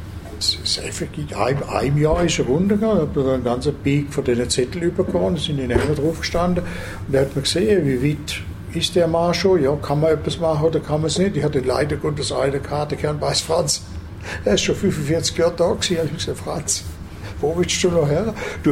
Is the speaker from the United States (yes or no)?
no; Germany; Wobei es für mich als Deutsche, muss ich sagen, am Anfang ist es nicht ganz einfach gewesen